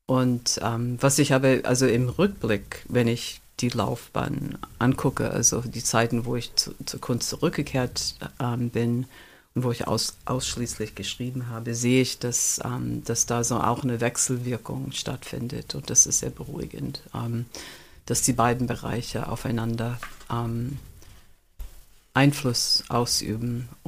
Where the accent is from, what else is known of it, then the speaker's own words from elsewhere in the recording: United States; als Amerikanerin, die mit diesen Saturday Morning Cartoons aufgewachsen bin.